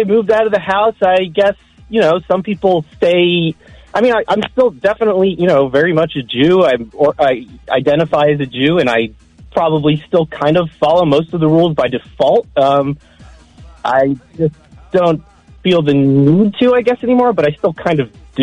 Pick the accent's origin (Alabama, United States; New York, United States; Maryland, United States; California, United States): Maryland, United States; Silver Spring; I know your dad used to sit a few rows in front of me in synagogue. I grew up in Silver Spring.